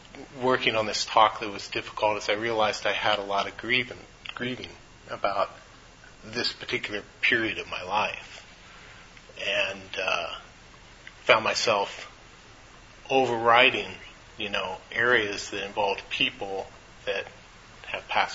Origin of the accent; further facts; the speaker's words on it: Eugene, Oregon, United States; also born or lived in Honolulu, Hawaii; Anyway, I was born in Honolulu, Hawaii, 1960. My family lived there only for 1 year before moving to my parents' college town back to Eugene, Oregon.